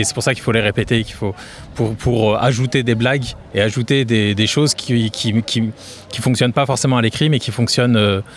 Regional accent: Lyon, Auvergne-Rhône-Alpes, France; Je viens de Lyon

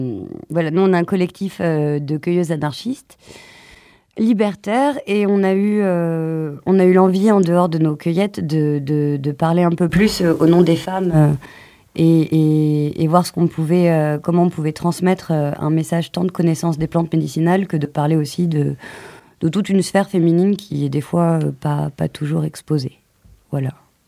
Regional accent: Paris, Île-de-France, France; Je viens de Paris, mais j'ai beaucoup bougé.

